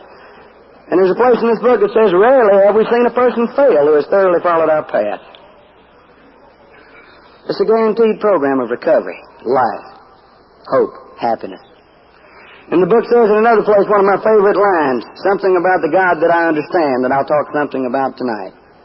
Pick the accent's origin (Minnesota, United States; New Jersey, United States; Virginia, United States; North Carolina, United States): North Carolina, United States; Dobson; I'm not from Greensboro, North Carolina. I'm from Dobson, North Carolina, which happens to be, in case you didn't know, the cultural capital of the universe.